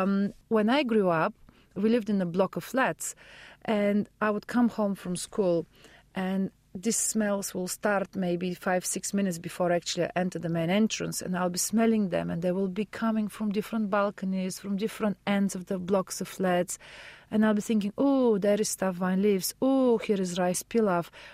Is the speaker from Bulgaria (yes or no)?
yes; Bulgaria; I grew up in communist Bulgaria, which was very still influenced by Turkish influences.